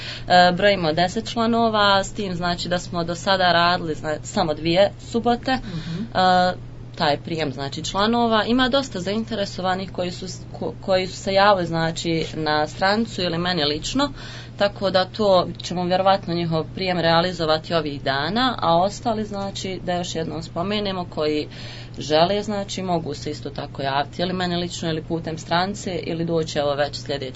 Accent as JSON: {"language": "Bosnian", "town": "Vareš", "region": "Federation of Bosnia and Herzegovina", "country": "Bosnia & Herzegovina", "said": "Da, ono što je specifično prvenstveno kod nas u Varešu je da se svi ti mladi ljudi vraćaju."}